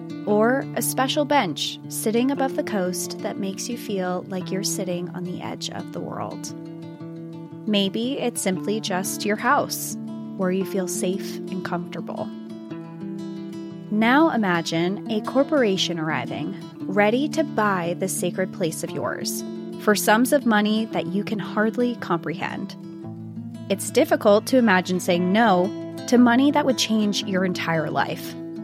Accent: New Hampshire, United States; You know, we're both from New Hampshire, like our home recreation area, our home, like it's so beautiful up there.

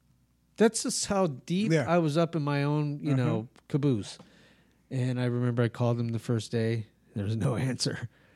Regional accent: Rehoboth Beach, Delaware, United States; because growing up in Rehoboth, you're like, you get one trip, my one trip to Home Depot and back, and then I'm not driving anymore, right?

